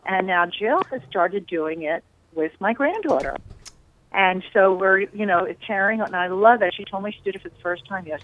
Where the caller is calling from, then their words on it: New Jersey, United States; I'm calling from Atlantic County, New Jersey.